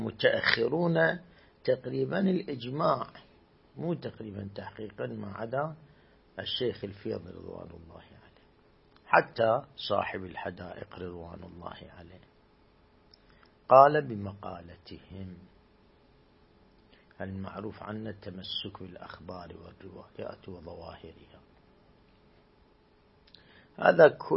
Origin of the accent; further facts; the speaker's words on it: Iraq; مثل هاي عندنا في العراق كان بالموصل حمام العليل الكبريتية